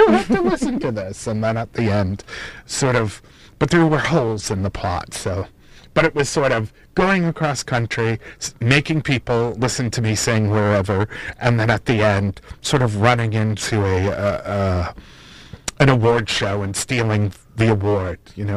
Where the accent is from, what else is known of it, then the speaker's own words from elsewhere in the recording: New England, United States; I'm from New England, so I'm going to say a lobster